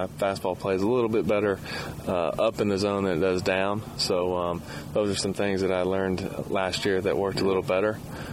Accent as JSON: {"language": "English", "town": "Atlanta", "region": "Georgia", "country": "United States", "tie": "born or raised there", "said": "I grew up in Atlanta and in the South. So most of my life I've listened to country music"}